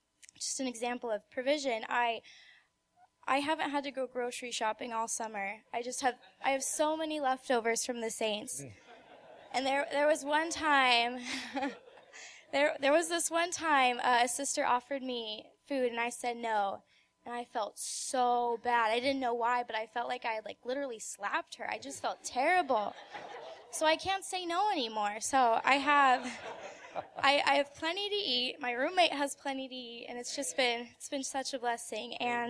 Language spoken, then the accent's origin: English; Fort Collins, Colorado, United States; from Fort Collins.